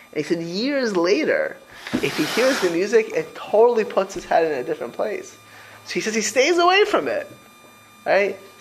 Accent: Miami Beach, Florida, United States; Some people, listen, I grew up in Miami Beach.

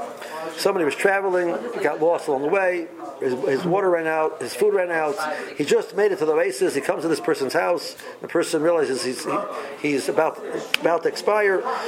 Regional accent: Cleveland, Ohio, United States; You know, I'm from Cleveland

